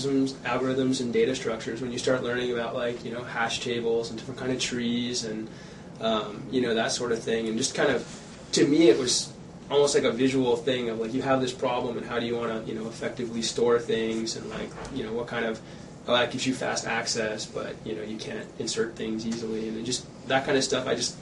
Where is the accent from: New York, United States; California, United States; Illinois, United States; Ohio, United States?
Ohio, United States; Cincinnati; also born or lived in New Jersey / Wisconsin; So I kind of say the Midwest. I was born in Cincinnati, Ohio. Lived there for about 10 years, then we moved to New Jersey, then we moved for a couple years. And then we moved to Wisconsin.